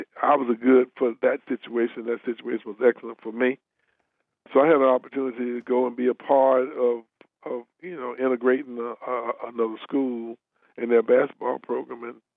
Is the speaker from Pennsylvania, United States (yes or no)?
no; Gastonia, North Carolina, United States; Well, you can't leave out Highland High School in Gastonia, North Carolina.